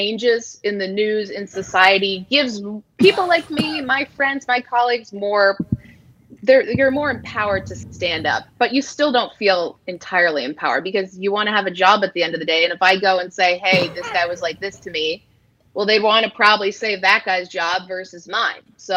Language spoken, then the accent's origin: English; Toronto, Ontario, Canada; I'm like technically not from there. I'm from Toronto.